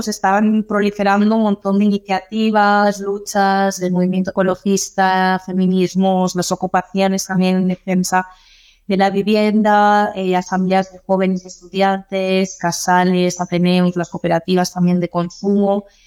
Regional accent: Castellón de la Plana, Valencian Community, Spain; Sí, me parieron aquí y continuamos aquí.

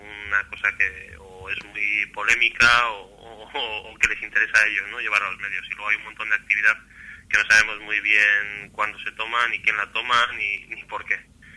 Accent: Basque Country, Spain; la gente que empezamos a mover un poquito este tema somos todos del País Vasco

